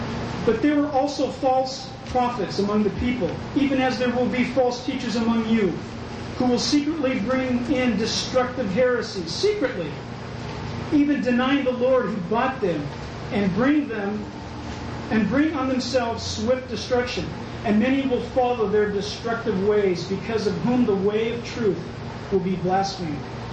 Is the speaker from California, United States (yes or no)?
yes; La Jolla, California, United States; born there; I was born in America. Born in La Jolla, California, man.